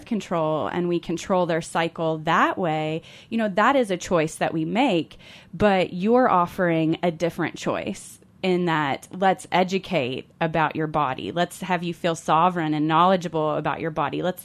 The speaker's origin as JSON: {"language": "English", "town": "Louisville", "region": "Kentucky", "country": "United States", "tie": "born or raised there", "said": "I grew up in Louisville, Kentucky, and pretty much when you turned 16, you got on birth control."}